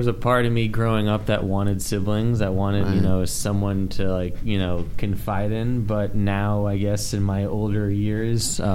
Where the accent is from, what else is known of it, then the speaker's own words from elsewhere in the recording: Northampton, Massachusetts, United States; I grew up in Western Massachusetts.